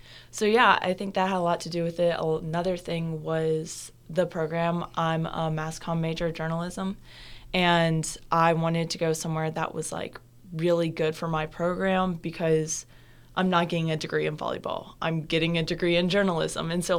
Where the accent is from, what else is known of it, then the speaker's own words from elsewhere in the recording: the South, United States; because I grew up in the South, I grew up on the beach.